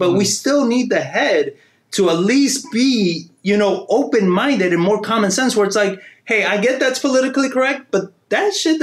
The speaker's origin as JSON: {"language": "English", "country": "Argentina", "said": "I'm from Argentina, and in Argentina, they had an issue where they were turning over presidents"}